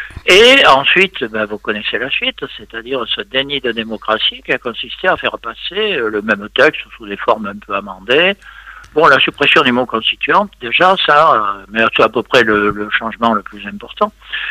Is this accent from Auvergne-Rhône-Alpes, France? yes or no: no; Marseille, Provence-Alpes-Côte d'Azur, France; moi, je suis Marseillais, je suis resté Marseillais de cœur, alors vous voyez.